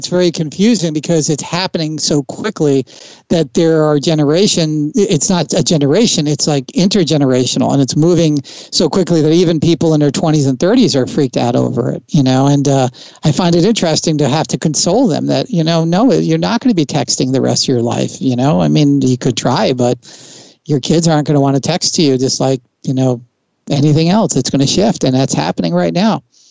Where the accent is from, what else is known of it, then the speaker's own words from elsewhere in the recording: New Jersey, United States; I grew up in Jersey. I can't do the New York guy, but I got to get the shaved head.